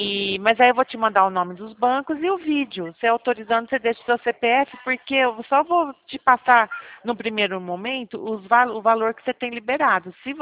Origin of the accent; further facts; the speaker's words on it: São Carlos, São Paulo, Brazil; São Carlos, eu sou de São Carlos